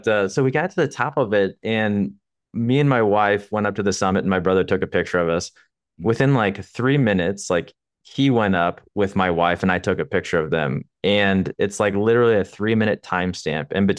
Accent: St. Louis, Missouri, United States; So actually, I'm a Midwesterner. I grew up in St. Louis, Missouri, and I'm the baby of five.

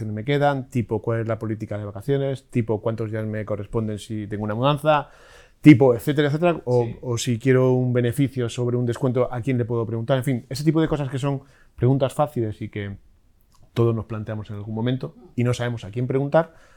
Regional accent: Spain; Somos mediterráneos, somos españoles y el contacto humano, entre otros, nos es muy importante.

